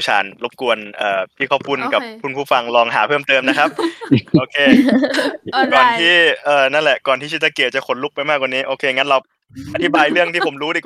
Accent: Isan, Thailand; ด้วยความที่ผมก็เป็นคนอีสานเหมือนกันเนาะ

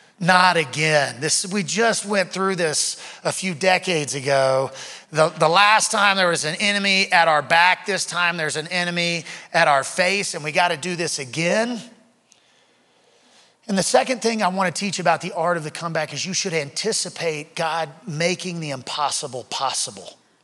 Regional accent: Louisiana, United States; So we're from Louisiana, and Louisiana has this stuff called gumbo mud.

